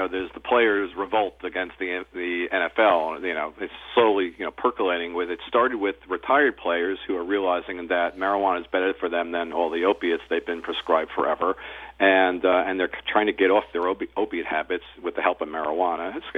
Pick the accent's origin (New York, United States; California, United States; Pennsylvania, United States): New York, United States; because we grew up in New York, decrim. It was hard to get arrested for pot in New York in the 70s.